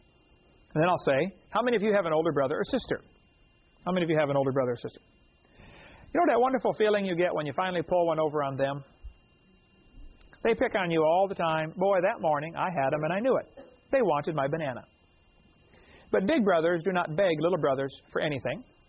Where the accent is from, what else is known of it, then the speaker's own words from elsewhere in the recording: East Peoria, Illinois, United States; But I was raised in East Peoria, Illinois.